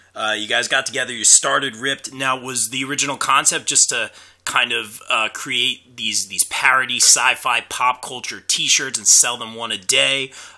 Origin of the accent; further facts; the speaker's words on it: New Jersey, United States; I'm from Jersey, obviously. Asbury Park area is where we play out.